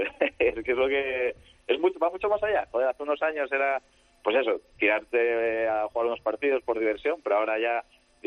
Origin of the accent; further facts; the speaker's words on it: Oviedo, Asturias, Spain; De Oviedo, Oviedo.